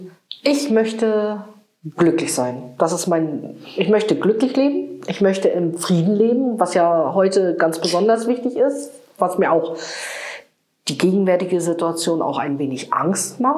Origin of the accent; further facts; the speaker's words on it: East Germany, Germany; Wir kommen ja aus der DDR, wir sind DDR-Bürger und in der DDR gab es damals keine hohen Gehälter.